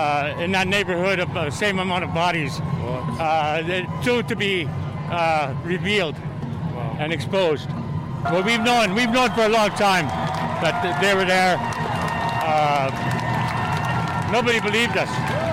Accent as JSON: {"language": "English", "region": "Saskatchewan", "country": "Canada", "said": "I'm presently residing in Gunasatagi Mohawk Territory. I'm originally from Treaty 4 Territory in Saskatchewan, probably about four reserves over from where they found the 751 bodies."}